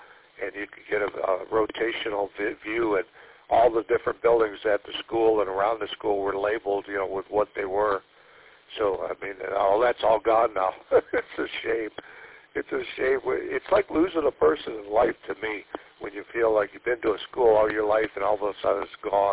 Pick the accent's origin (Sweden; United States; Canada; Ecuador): United States; born there; I'm American-born and American patriot. I mean, a guy that loves America.